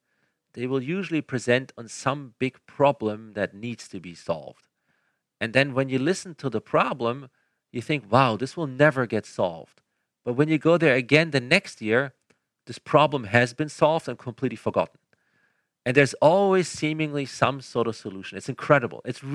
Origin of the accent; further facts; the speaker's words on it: Germany; English is a second language; I mean, so I'm originally from Germany, as you may hear from my ever so slight accent.